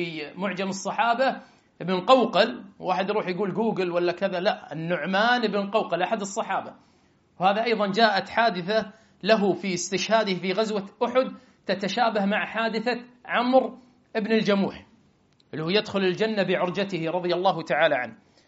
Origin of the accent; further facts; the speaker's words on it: Kuwait; عندنا بالكويت